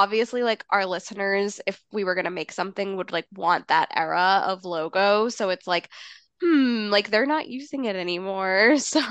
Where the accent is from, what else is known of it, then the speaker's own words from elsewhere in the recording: Massachusetts, United States; because growing up in Massachusetts, I know that it's gonna